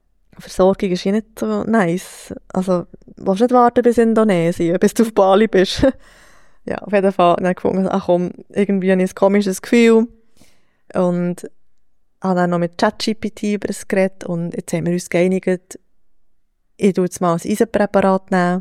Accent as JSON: {"language": "German", "country": "Switzerland", "said": "hey, wir sind Schweizer und ja, ein bisschen patriotisch."}